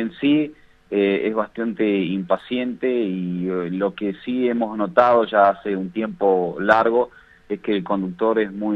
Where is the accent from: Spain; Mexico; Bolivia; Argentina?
Argentina; muchas veces parece que nosotros como argentinos necesitamos que nos estén controlando constantemente para hacer las cosas bien